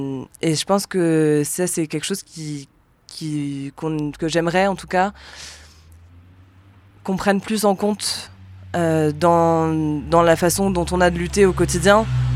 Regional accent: Lyon, Auvergne-Rhône-Alpes, France; also born or lived in Grenoble; moi j'ai grandi à Lyon ou à Grenoble

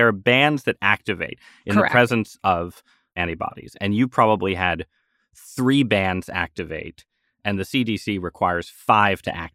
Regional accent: New England, United States; I'm from New England, right?

